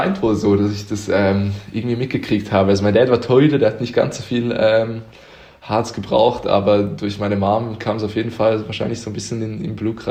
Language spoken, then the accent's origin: German; Uster, Zurich, Switzerland; Ich bin in Uster geboren, das ist in der Nähe von Zürich, also ja, nicht im Vorort von Zürich, aber so eine kleinere Stadt in der Nähe von Zürich. Und bin da, sag ich mal, eher ländlich eigentlich geboren und da auch aufgewachsen.